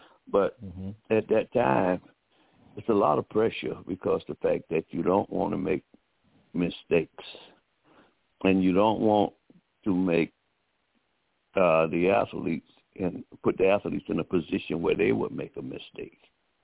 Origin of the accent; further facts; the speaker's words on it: Miami, Florida, United States; just like I was when I come from Miami to St. Augustine's.